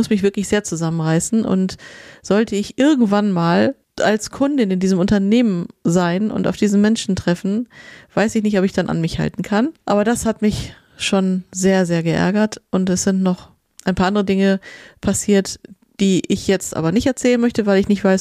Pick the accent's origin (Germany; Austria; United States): Germany; ich bin ja in Deutschland geboren und aufgewachsen, habe deutsches Abitur, habe in Deutschland studiert. Also das ist alles super, genau wie du sagst, total deutsch. Meine Familie kommt aber aus Ungarn